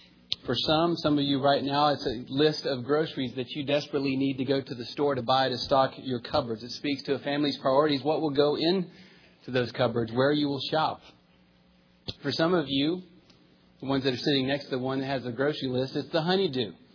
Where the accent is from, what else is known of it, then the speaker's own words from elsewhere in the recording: Santa Anna, Texas, United States; I remember growing up in Santa Ana, Texas, one of my brother's friends in high school who kept a list.